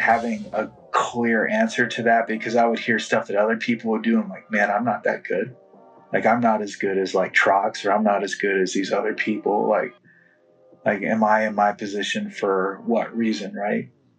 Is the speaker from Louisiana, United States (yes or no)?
no; Seattle, Washington, United States; So I'm from Seattle.